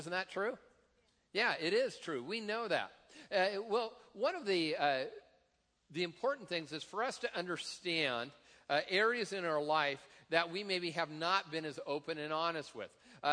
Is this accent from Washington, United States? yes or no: yes; Tacoma, Washington, United States; I remember it from growing up in Tacoma.